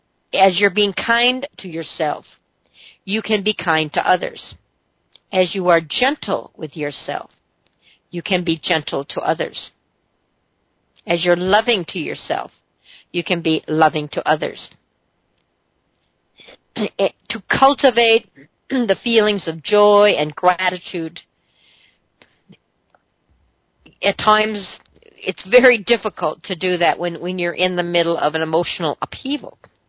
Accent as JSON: {"language": "English", "town": "Mount Shasta", "region": "California", "country": "United States", "said": "Now, realizing that I came from Mount Shasta with a farmer's market of 3 trucks, maybe 5 on a good Monday or Thursday."}